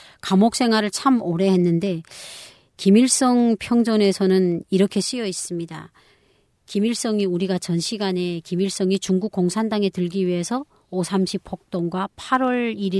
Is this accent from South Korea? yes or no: no; Pungsan, Ryanggang, North Korea; 예, 풍산군.